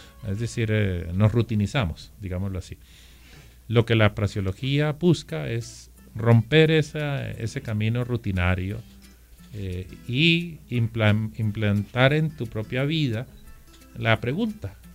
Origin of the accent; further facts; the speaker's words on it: Barranquilla, Atlántico, Colombia; born there; yo nací en Barranquilla y por eso me considero caribe y sé que mi espíritu, soy profundamente costeño, aunque no hable como costeño, ni sea corroncho